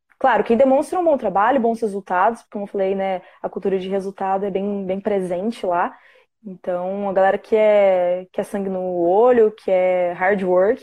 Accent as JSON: {"language": "Portuguese", "town": "Taubaté", "region": "São Paulo", "country": "Brazil", "said": "Porque eu sou de Taubaté, né?"}